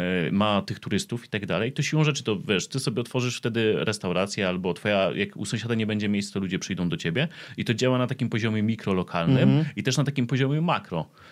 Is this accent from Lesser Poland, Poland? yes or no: no; Staszów, Świętokrzyskie Voivodeship, Poland; Szydłów jest przykładem takiego miejsca, które ja mam okazję obserwować od dziecka, bo jestem ze Staszowa.